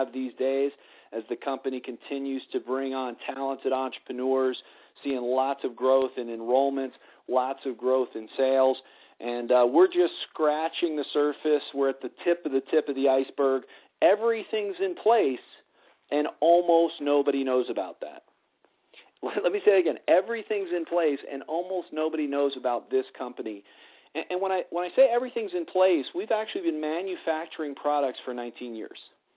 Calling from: Colorado, United States; I'm calling in from Colorado tonight.

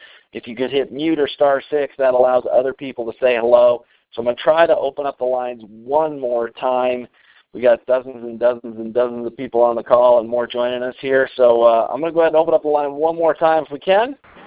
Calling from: Colorado, United States; I'm calling in from Colorado tonight

